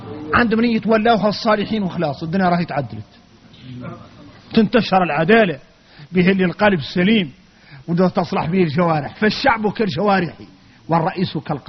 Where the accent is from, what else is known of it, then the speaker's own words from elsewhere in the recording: Mauritania; احنا موريتاني خاسرة، احنا راكم موريتاني.